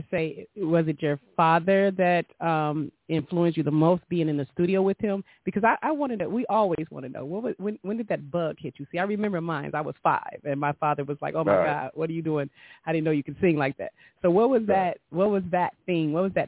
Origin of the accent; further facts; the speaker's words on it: Detroit, Michigan, United States; I'm from Detroit.